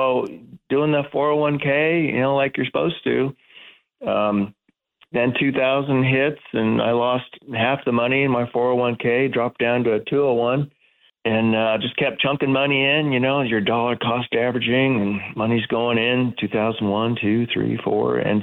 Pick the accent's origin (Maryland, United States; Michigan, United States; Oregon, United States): Oregon, United States; Corvallis; I'm from Corvallis, Oregon, small town, Oregon State University town.